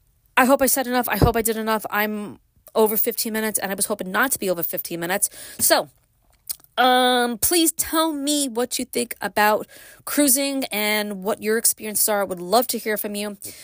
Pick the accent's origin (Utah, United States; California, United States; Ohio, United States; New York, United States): New York, United States; Brooklyn; Brooklyn raised, living upstate because I was born and raised in Brooklyn. I left it, moved to upstate. Been up here for almost 30 years now.